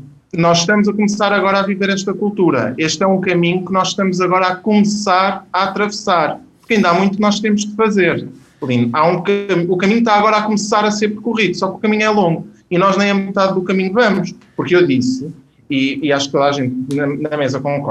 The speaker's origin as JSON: {"language": "Portuguese", "region": "Castelo Branco", "country": "Portugal", "tie": "born or raised there", "said": "para além de ser interno em Viseu, sou natural de Castelo Branco. Portanto, sou um homem aí da região centro."}